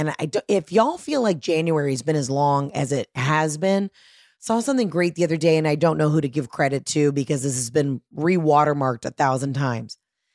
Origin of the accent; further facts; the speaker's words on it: Georgia, United States; I'm from Georgia. I can say it. They have the Masters.